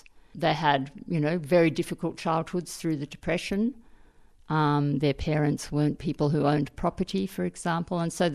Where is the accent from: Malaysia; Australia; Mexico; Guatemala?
Australia; Katoomba, New South Wales; also born or lived in Sydney; I was born in Sydney, but my family didn't live there. They lived in Katoomba. It's a small town in the Blue Mountains. So I was taken back there and spent my first 7 years in the Blue Mountains. And I regard that as my home country